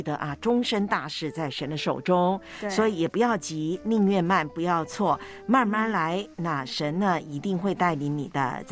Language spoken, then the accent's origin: Chinese; China; 我们中国人其实传统来说过年其实是避年